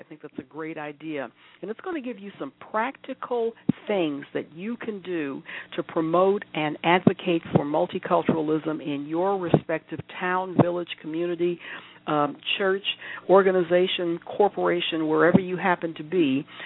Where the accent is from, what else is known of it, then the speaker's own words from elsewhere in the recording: Michigan, United States; I'm from Michigan